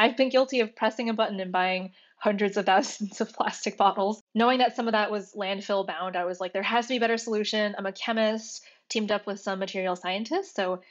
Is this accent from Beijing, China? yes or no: no; Shanghai, China; So I grew up near Shanghai. At that time, it was a lot of rice paddies and cornfields still out there in the suburbs.